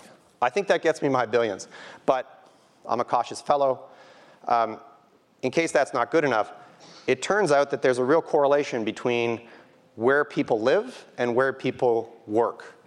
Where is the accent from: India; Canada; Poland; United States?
Canada; So I grew up in Canada.